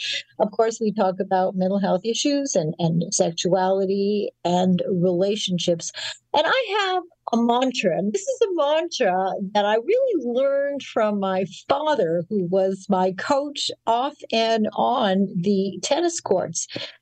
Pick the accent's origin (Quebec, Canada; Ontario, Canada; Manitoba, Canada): Manitoba, Canada; Winnipeg; when I was a little girl growing up in Winnipeg